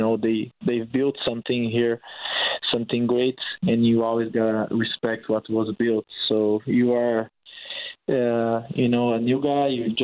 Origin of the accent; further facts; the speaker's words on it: Brazil; English is a second language; growing up in Brazil.